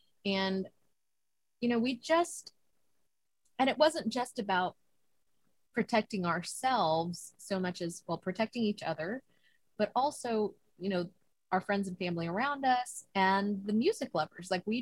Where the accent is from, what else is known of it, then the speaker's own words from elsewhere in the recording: Spring, Texas, United States; I grew up in Spring, Texas, which is just north of Houston.